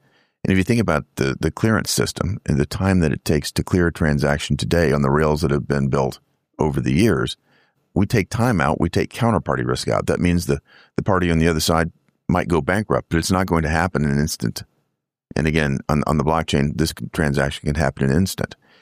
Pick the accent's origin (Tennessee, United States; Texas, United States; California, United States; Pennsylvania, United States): Tennessee, United States; I'm from Tennessee. We're fond of liberty and freedom.